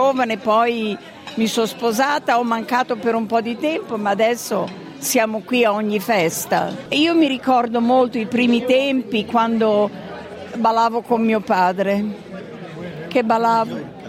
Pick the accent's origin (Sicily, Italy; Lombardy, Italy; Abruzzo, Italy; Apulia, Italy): Sicily, Italy; Sortino; Andiamo al mio club, Sortino, io vengo da Sortino.